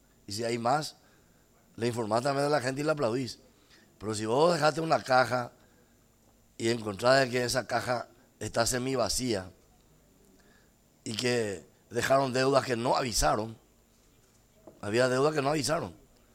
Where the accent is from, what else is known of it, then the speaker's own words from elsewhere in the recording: Paraguay; como correligionario y como paraguayo, estar orgulloso y sentirme satisfecho y feliz